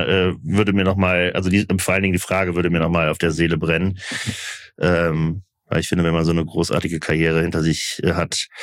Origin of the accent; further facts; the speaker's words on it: Cologne, North Rhine-Westphalia, Germany; Und als Kölner geht mir natürlich jeden Tag, wenn ich im Office bin, das Herz auf.